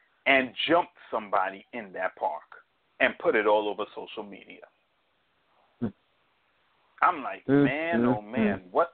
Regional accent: Brooklyn, New York, United States; I mean, listen, I'm from Brooklyn.

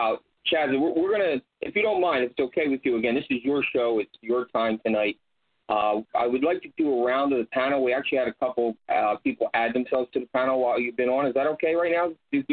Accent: Philadelphia, Pennsylvania, United States; So I'm from Philly too. I'm from Philly too, Matt. I grew up literally all over the city in foster homes and orphanages.

